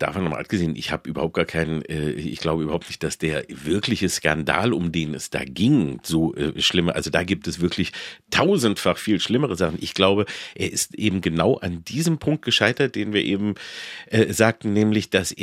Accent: Hannover, Lower Saxony, Germany; also born or lived in Engelbostel; Da bin ich geboren worden in Engelbostel und dann aber Hannover.

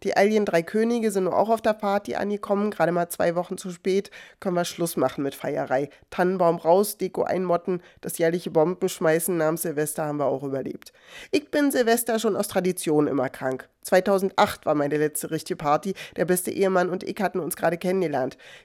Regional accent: Berlin, Germany; Ich dachte, ich bin Berlinerin, an Krach gewöhnt

